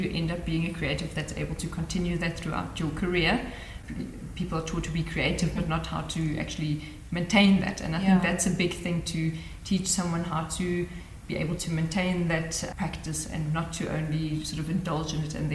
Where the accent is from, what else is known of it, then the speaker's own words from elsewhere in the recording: South Africa; first language German; English is a second language; because my mother tongue is German, but I've lived in South Africa my whole life. I can speak English, Afrikaans, I can speak a little bit of French.